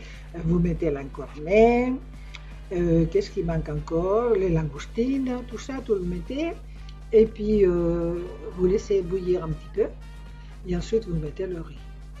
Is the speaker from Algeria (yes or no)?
no; Barcelona, Catalonia, Spain; French is a second language; Moi, je suis de Barcelone.